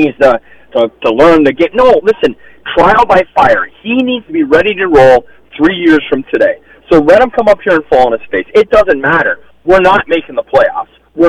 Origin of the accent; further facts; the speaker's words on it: Toronto, Ontario, Canada; But let's call a spade a spade. I'm a Toronto boy, born and raised in Toronto.